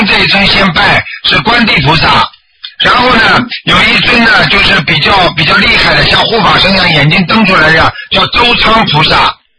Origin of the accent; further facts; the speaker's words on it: China; 这，我是中国人，对不对啊？然后我们中国人是一家